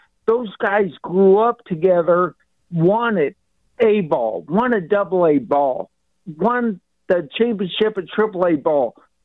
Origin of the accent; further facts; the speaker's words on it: Kansas City, Missouri, United States; I just feel like we're from Kansas City.